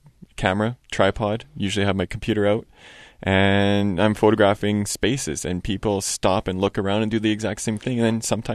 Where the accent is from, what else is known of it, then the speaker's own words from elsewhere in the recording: Winnipeg, Manitoba, Canada; So, born and raised in Winnipeg.